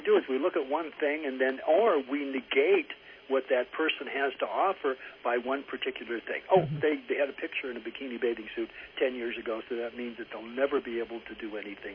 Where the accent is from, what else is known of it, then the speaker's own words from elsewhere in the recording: United States; As an American, is the way I was brought up